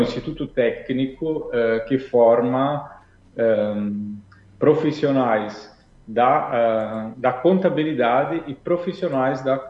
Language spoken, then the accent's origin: Portuguese; Casca, Rio Grande do Sul, Brazil; a primeira coisa que eu queria contar é que eu sou natural de Casca.